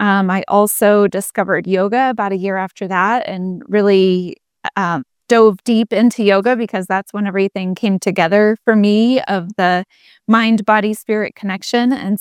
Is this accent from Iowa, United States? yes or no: no; New Hampshire, United States; I grew up in New Hampshire, but I've been living out in Colorado for, gosh, about 20 years now.